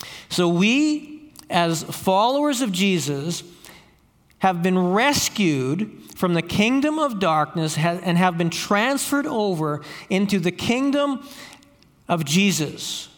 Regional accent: Campbell River, British Columbia, Canada; I say, I'm from Campbell River. And they say, oh, salmon fishing. I say, yeah, salmon fishing.

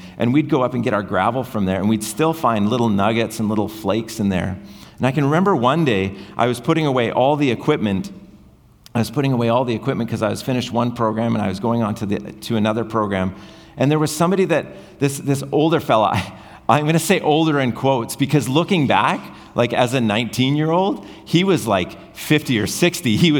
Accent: British Columbia, Canada; growing up in the Kootenay region, we had the whole reason that people came to that region in British Columbia was because of a gold rush.

